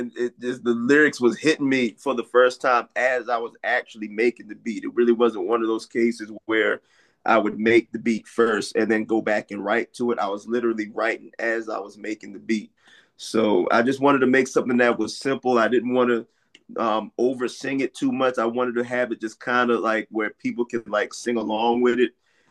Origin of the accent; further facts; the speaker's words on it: Richmond, Virginia, United States; I am from Richmond, Virginia. So I'm actually not too far from y'all.